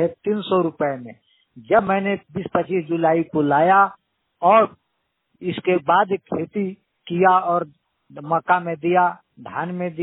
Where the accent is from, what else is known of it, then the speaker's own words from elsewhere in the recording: Jharkhand, India; मैं झारखंड पलामू डिस्ट्रिक्ट से हूँ।